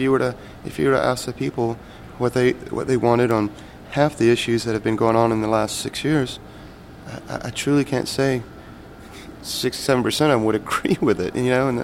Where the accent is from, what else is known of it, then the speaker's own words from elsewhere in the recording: the South, United States; Because we're from the South, so it's a very smothered type religion there, if you know what I mean